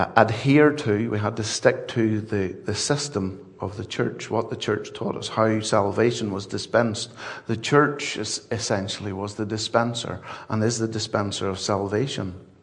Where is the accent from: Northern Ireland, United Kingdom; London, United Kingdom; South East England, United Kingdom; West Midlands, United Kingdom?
Northern Ireland, United Kingdom; Ballymena; But I'm sure growing up in Ballymena that at some point somebody reached someone in our family, a tract, or invited some of us to a gospel mission or an outreach or otherwise.